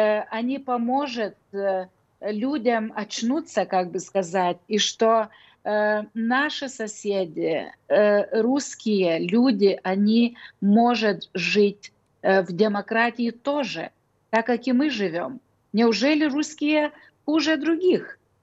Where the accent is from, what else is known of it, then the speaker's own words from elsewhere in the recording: Lithuania; мы тут, те, которые живем ближе к России, как я вот из Литвы.